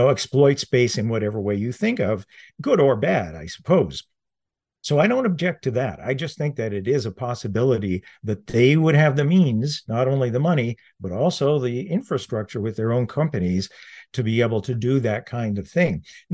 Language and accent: English; Ontario, Canada; I'm from Canada. I live in Northern Ontario, Canada. It's a very, very large country.